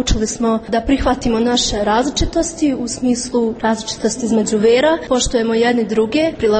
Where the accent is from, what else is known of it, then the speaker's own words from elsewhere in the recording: Ljubovija, Šumadija and Western Serbia, Serbia; ja dolazim iz Ljubovije, pohađam školu u Srebrenici.